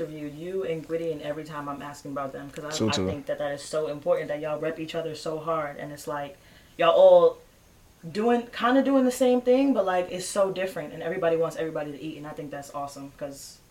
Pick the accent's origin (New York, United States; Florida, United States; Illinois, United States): New York, United States; So, being that we're from New York, and, like, we're known as, like, the fashion staple of the world.